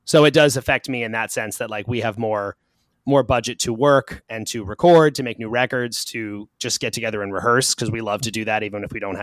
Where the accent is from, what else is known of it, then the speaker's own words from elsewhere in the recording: New York, United States; Long Island. So not too far from where I am now.